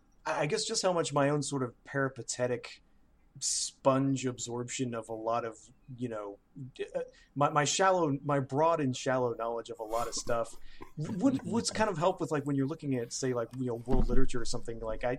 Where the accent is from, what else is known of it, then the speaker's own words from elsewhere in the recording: Birmingham, Alabama, United States; And now you're back in my hometown, in fact. For the Birmingham Barons.